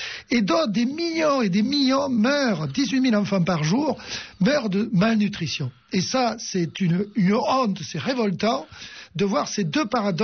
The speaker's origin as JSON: {"language": "French", "region": "Auvergne-Rhône-Alpes", "country": "France", "said": "je suis originaire aussi de l'Ardèche, mes parents sont originaires de l'Ardèche. J'ai gardé les vaches toute ma vie. Et devant ce milieu rural, j'ai pu tomber amoureux à la fois de la nature et des animaux."}